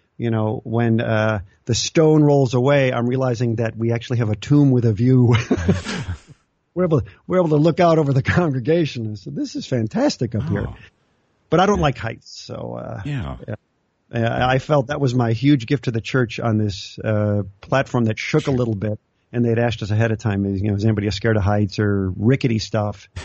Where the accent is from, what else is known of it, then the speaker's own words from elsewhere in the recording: Chicago, Illinois, United States; I grew up in the Chicago area, and we would occasionally.